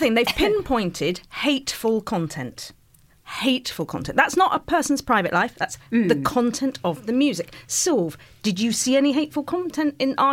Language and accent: English; Twickenham, London, United Kingdom; is the best song to mention my hometown Twickenham in it